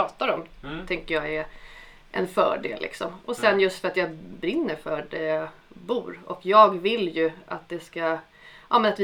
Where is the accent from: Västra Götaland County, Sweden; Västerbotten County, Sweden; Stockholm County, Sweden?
Stockholm County, Sweden; Skogås; Ja, jag är ju född och uppvuxen i Skogås.